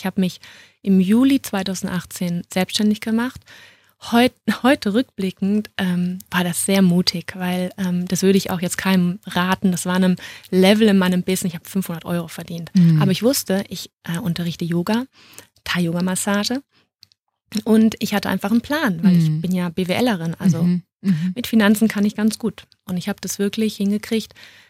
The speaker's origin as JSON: {"language": "German", "town": "Düsseldorf", "region": "North Rhine-Westphalia", "country": "Germany", "moved": "yes", "lives_now": "Munich, Germany", "said": "Also ich bin 2015 nach München gezogen. Ich bin eigentlich eine Rheinländerin und bin dann aus Düsseldorf nach München gezogen."}